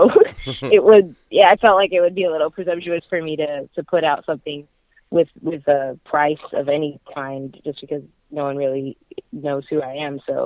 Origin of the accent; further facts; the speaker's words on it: Tampa, Florida, United States; I'm from Tampa, and so I've known KB for a while